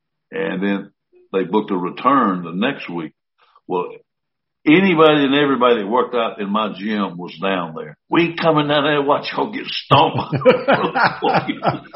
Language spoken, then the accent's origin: English; Columbus, United States; "Okay. In my hometown right here."